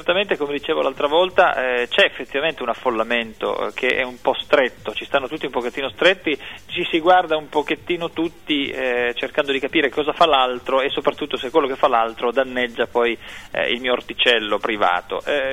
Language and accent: Italian; Turin, Piedmont, Italy; ne parlo un po' da torinese, permettetemelo